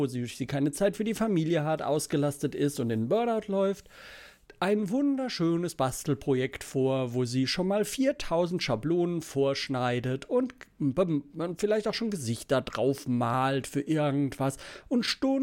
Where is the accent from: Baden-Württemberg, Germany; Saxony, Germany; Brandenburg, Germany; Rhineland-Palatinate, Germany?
Rhineland-Palatinate, Germany; Mainz; Ich komme ja aus Mainz, also ist ja eher Südwesten.